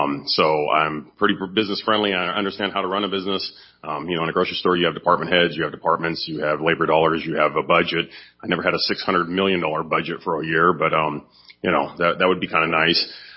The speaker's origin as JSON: {"language": "English", "region": "California", "country": "United States", "tie": "born or raised there", "said": "I was born and raised right here in Shasta County. I'm a native."}